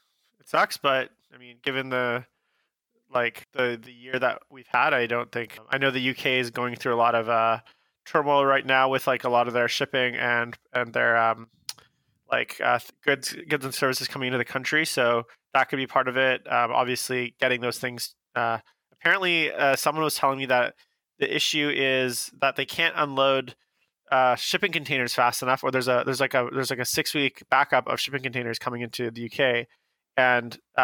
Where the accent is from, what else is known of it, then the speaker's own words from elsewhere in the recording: Canada; I was trying to word it carefully as a Canadian that has no business making comments on a 40K podcast about your politics.